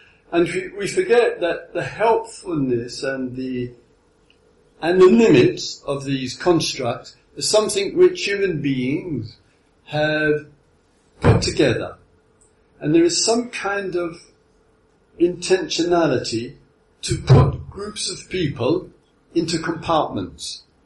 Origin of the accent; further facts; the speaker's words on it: England, United Kingdom; I mean, I think it's a silly idea, I am English. What does that mean?